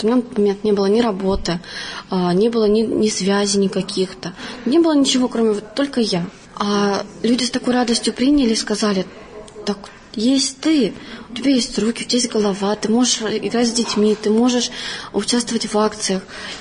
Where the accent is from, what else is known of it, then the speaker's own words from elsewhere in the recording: Lesosibirsk, Krasnoyarsk Krai, Russia; also born or lived in Kazakhstan / Novosibirsk; родилась я в Казахстане, выросла в Сибири, в городе Лесосибирске, а вышла замуж 3 года назад и 2 года прожила в городе Новосибирске.